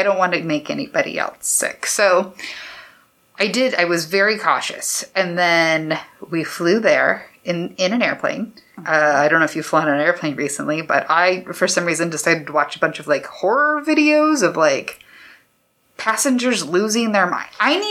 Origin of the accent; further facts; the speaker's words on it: West Coast, United States; There were things there that I've never experienced from the West. I'm from the West Coast.